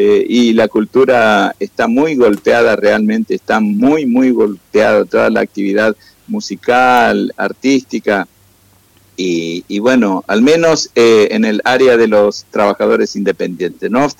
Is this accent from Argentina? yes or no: yes; Argentina; Y así como un argentino como yo se manifiesta